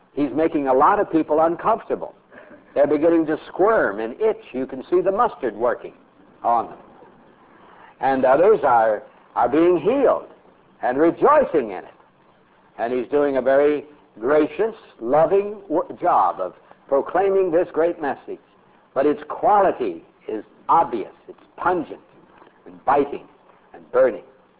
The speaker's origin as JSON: {"language": "English", "region": "Montana", "country": "United States", "tie": "born or raised there", "said": "I remember when I was a boy and growing up in Montana, I grew up in a little town 42 miles from the nearest doctor."}